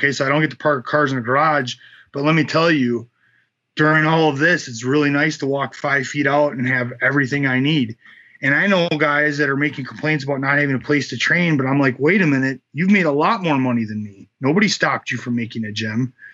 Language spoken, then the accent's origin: English; United States; It's definitely something that I have to, as an American fighter, yeah, it's tough.